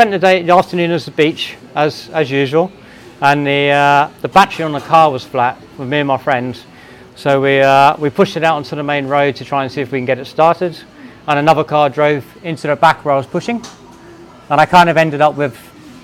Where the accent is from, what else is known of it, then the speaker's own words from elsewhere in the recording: Jersey; Right, I'm from a very small island called Jersey, which is... it's about 12 miles off the coast of France and about 120 miles south of England in the UK.